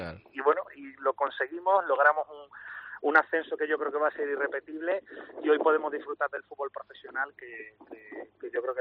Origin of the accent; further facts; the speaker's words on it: Málaga, Andalusia, Spain; inevitablemente soy de Málaga, pero claro, en mi caso se da también una circunstancia bastante particular, ¿no? Mi familia es gallega por parte de padre, de hecho … es gallego